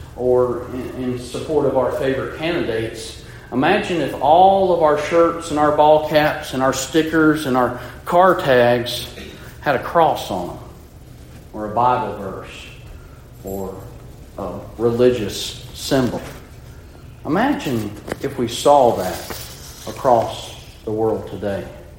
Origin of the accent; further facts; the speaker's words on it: Alabama, United States; I'm a Braves fan. I'm from Alabama primarily, originally. And I think all of us from the South are Braves fans. It's just how we grew up.